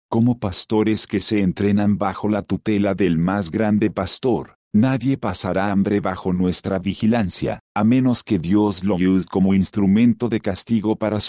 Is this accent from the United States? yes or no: yes; United States; No me ha tocado el hambre. Crecí en Estados Unidos